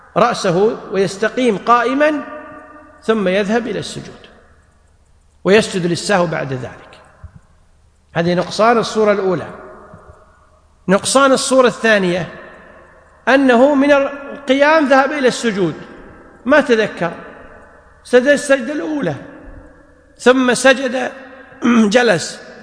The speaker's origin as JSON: {"language": "Arabic", "country": "Kuwait", "said": "عندنا في الكويت يقولون للرجل الكبير المسؤول سيد السيد فلان سيدنا فلان"}